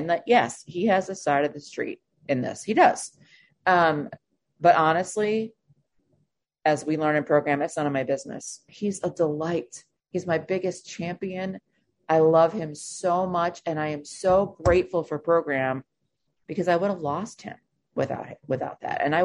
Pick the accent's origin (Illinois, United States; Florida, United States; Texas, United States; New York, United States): New York, United States; I grew up in New York State, so Pennsylvania. Then I moved to Minnesota, and then I moved to back to New York, and then I moved to South Carolina.